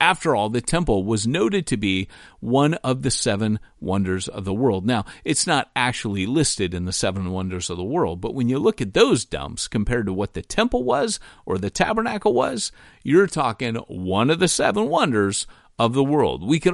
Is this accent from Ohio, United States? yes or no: no; California, United States; I can't tell you the number of engineers and architects, since I grew up in California, that I've met there who are past retirement age